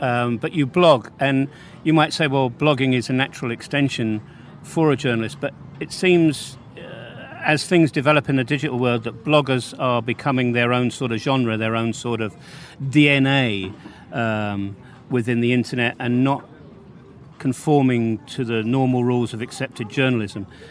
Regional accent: England, United Kingdom; now in Banja Luka, Bosnia and Herzegovina; being an Englishman in the Balkans, sometimes you feel that you're the only foreigner that is in Banja Luka.

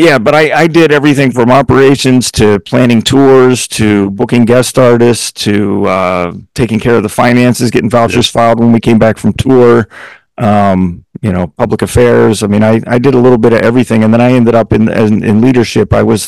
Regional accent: Altoona, Pennsylvania, United States; I was born and raised in Altoona, Pennsylvania. I went to college in Youngstown, Ohio, which was about 3 hours to the west.

